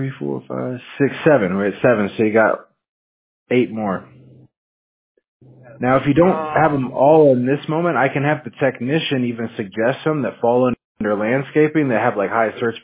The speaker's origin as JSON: {"language": "English", "region": "Washington", "country": "United States", "said": "I'm from Washington State, so I'm. That's all I remember from there: rain and snow, man."}